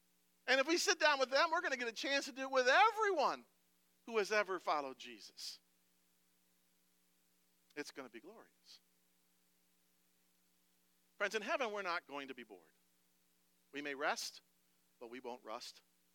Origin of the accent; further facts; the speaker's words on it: Wisconsin, United States; My home church that I grew up in Wisconsin, it closed a long time ago.